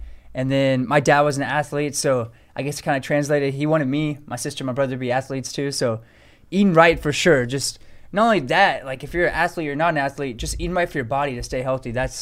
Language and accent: English; Katy, Texas, United States; also born or lived in Sugar Land; I grew up in Sugar Land, Texas, but ended up actually growing up most of my life in Katy, Texas.